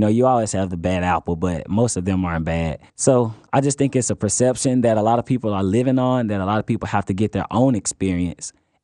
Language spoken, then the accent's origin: English; Highland Park, United States; I grew up in Highland Park, Paws Homes, West Side, so we moved around a lot.